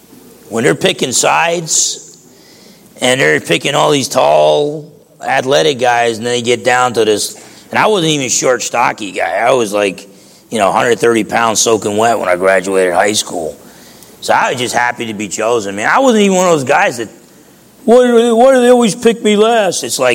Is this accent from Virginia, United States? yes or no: no; New Jersey, United States; Look, let me tell you, I grew up in New Jersey, a lot of cities in New Jersey, a lot of tall guys are good basketball players.